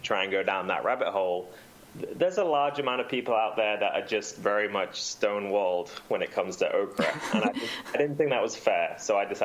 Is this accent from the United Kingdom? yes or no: yes; United Kingdom; now in United States; so I'm not from America. I'm British.